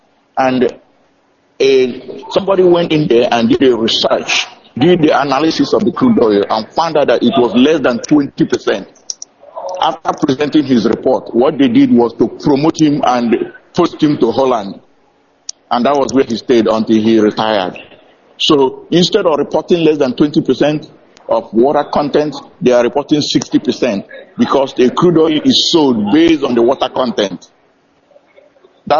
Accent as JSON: {"language": "English", "country": "Nigeria", "lives_now": "Houston, United States", "said": "I come from Arondonyemobi in Ubita in Biafra land. And I'm calling you right now from downtown Houston, Texas, United States of America."}